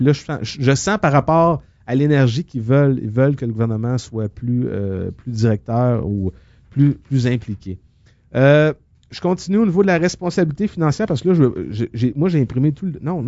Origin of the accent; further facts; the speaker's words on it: Quebec, Canada; je pense, en tant que Québécois, comprendre un peu l'envergure